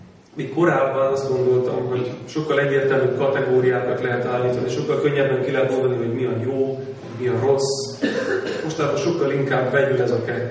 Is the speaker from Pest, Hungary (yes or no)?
no; Szeged, Csongrád-Csanád, Hungary; benyitottam Szegedre, ahol felnőttem